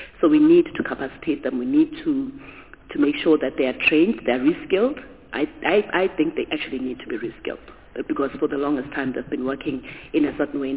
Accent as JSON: {"language": "English", "country": "Eswatini", "tie": "born or raised there", "said": "As I indicated before, I was raised in Swaziland. It's known as one of the capitals of marijuana growing"}